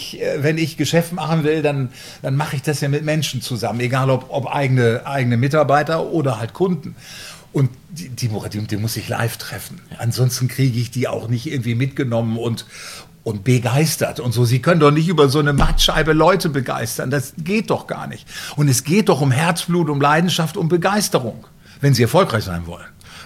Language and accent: German; Bielefeld, North Rhine-Westphalia, Germany; ich komme aus Bielefeld